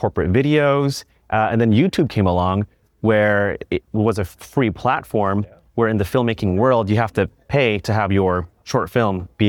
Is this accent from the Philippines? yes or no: yes; Philippines; For one, I'm Filipino, so I love being on camera.